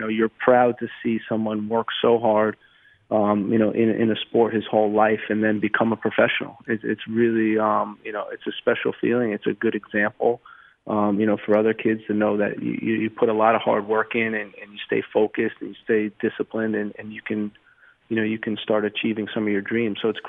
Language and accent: English; New Jersey, United States; Growing up in New Jersey and playing with all different ethnicities and seeing how the game was played on different parts of the world